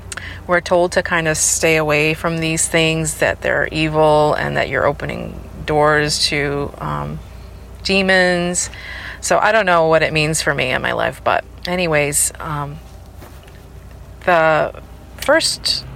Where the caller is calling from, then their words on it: New Bedford, Massachusetts, United States; I'm calling in from New Bedford, Massachusetts.